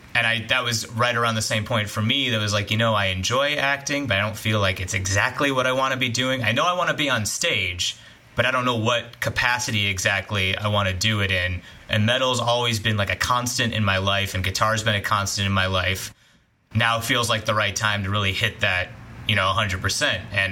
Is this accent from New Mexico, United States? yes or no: no; Chicago, Illinois, United States; I went to a high school, I'm from Chicago originally